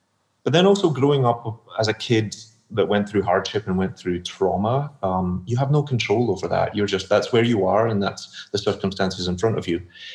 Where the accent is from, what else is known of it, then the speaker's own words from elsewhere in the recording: Glasgow, Scotland, United Kingdom; growing up in the British social class, it was just seen as something that boys from the south side of Glasgow didn't do.